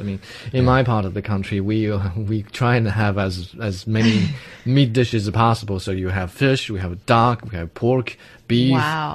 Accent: China; English is a second language; In my hometown, there's always an argument.

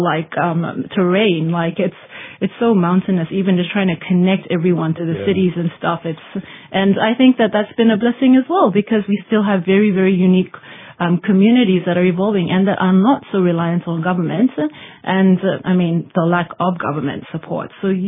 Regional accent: Sepik, Papua New Guinea; I'm from the Sepik.

